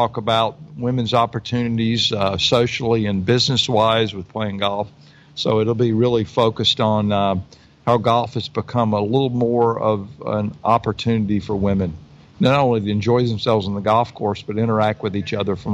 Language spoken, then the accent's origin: English; Southern United States, United States; accent: Southern; number one, I'm American. Number two, I have a Southern accent.